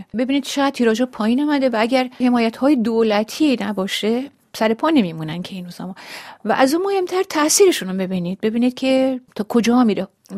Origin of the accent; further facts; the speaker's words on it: Iran; now in France; صبح ریختن خونه پدر و شایم و ما شب از ایران اومدیم بیرون